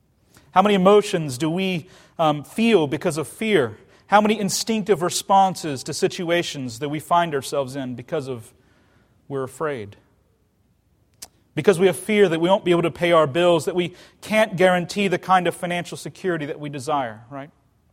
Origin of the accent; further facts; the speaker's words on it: Richmond, Virginia, United States; The last time I was in my hometown in Richmond, Virginia, when I was visiting my now 89-year-old grandfather.